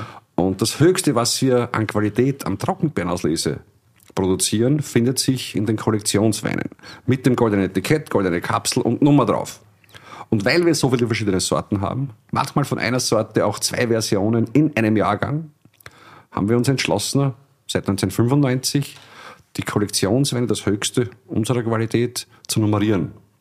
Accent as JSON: {"language": "German", "town": "Illmitz", "region": "Burgenland", "country": "Austria", "tie": "born or raised there", "said": "Also Ilmitz, meine Heimatgemeinde, 2.500 Einwohner"}